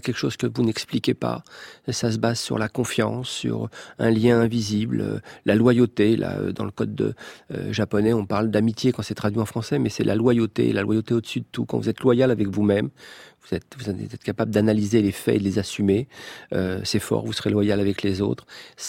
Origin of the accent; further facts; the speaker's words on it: Champigny-sur-Marne, Île-de-France, France; also born or lived in Paris; je suis né à Belleville, Ménilmontant. Ces quartiers, il y a une grande partie qui avait beaucoup d'insalubrité. Donc mes parents ont été affectés à HLM, puis à Champigny-sur-Marne.